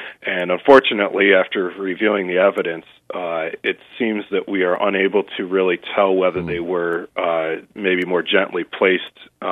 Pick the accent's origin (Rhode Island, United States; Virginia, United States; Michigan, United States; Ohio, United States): Michigan, United States; Lansing; I'm originally from Lansing, Michigan